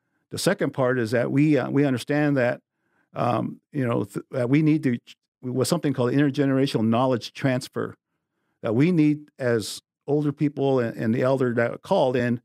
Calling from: South Dakota, United States

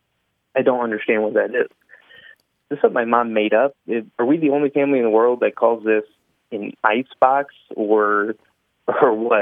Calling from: Valparaiso, Indiana, United States; I'm calling from Valparaiso, Indiana.

